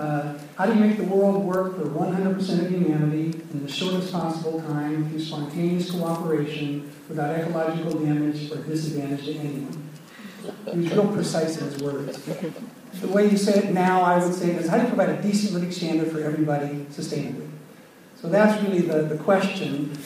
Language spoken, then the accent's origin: English; Oceanside, California, United States; I grew up in Oceanside, and my dad was the vice president up in MiraCosta.